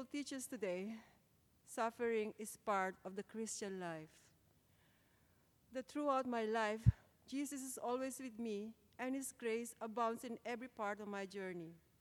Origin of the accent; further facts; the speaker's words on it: Philippines; English is a second language; now in Canada; I was raised Catholic in the Philippines and continued to go to church when I moved to Canada.